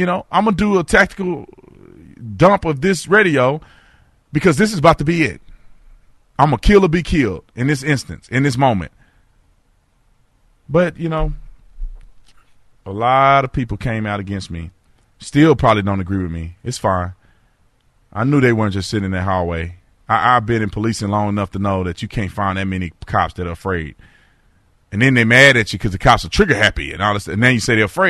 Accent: Fort Worth, Texas, United States; Thank you so much calling in from my hometown, Fort Worth, Texas.

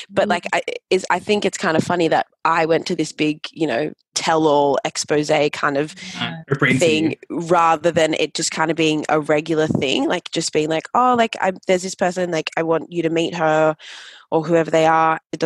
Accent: Sydney, New South Wales, Australia; I was like, well, I grew up in Sydney, but yes, like I am from Ghana

